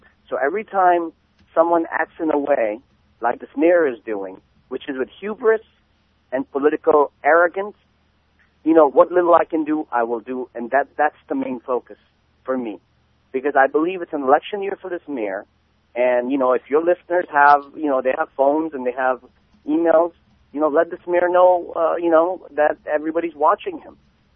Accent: Pakistan; I grew up in Pakistan under martial law, okay? When I was a kid.

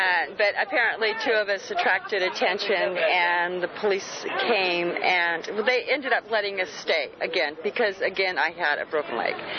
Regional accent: Santa Cruz, California, United States; Actually, I grew up in Santa Cruz.

